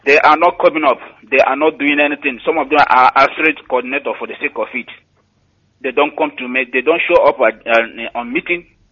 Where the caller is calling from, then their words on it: Dakar, Senegal; I'm calling from Dakar, Senegal.